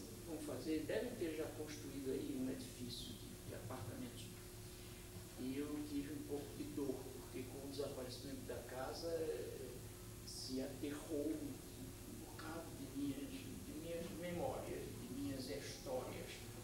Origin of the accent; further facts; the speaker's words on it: Recife, Pernambuco, Brazil; born there; essa é a casa exatamente onde eu nasci e que há 3 anos atrás ou 4 foi demolida. E eu confesso que eu fui ao Recife e querendo visitar a casa.